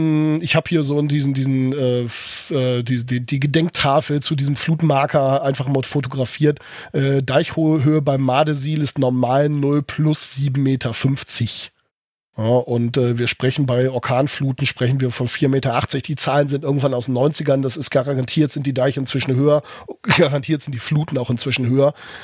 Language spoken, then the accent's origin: German; Rüstersiel, Lower Saxony, Germany; Der Ort, wo ich aufgewachsen bin, oder der Stadtteil, wo ich aufgewachsen bin, die Dorfgemeinschaft Rüstersiel hat da vor ein paar Jahren eine Veranstaltung zu abgehalten